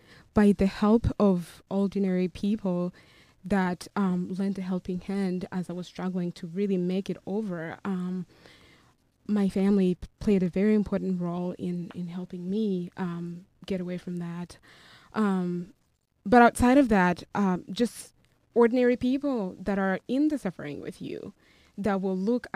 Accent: Rwanda; now in Nashville, United States; Yes, I was born and raised in Rwanda, and we settled in Nashville, Tennessee in 1995.

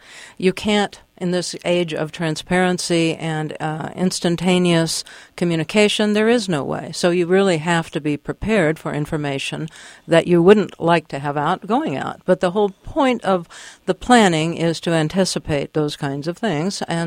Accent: Oklahoma, United States; and I might mention I am from Oklahoma, so that really does strike home to me.

